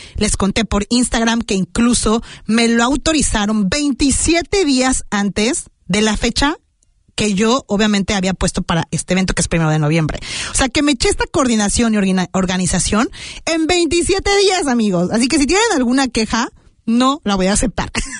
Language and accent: Spanish; Mexico City, Mexico; El poder ver ese cambio de colores en la Ciudad de México, de donde yo soy